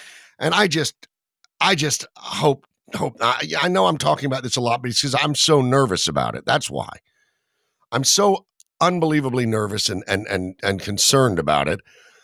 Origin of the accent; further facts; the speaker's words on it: Atlanta, Georgia, United States; I'm from Atlanta originally, and I've been looking at some of the local Atlanta paper in recent days